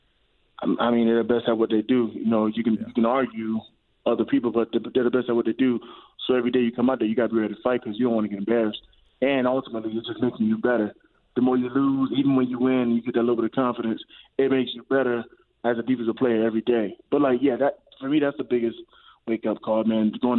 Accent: Miami, Florida, United States; But no, I was growing up in Miami. I wasn't a Dolphins fan. I was a Pittsburgh fan.

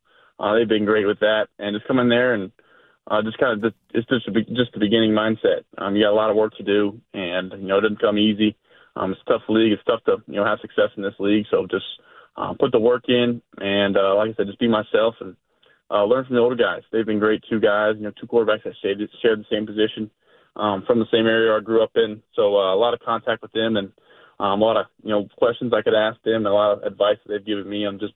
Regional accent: North Carolina, United States; Yeah, Belmont's right down the road, probably about 45 minutes from my hometown. So I know the Charlotte area has been great and great supporters of me.

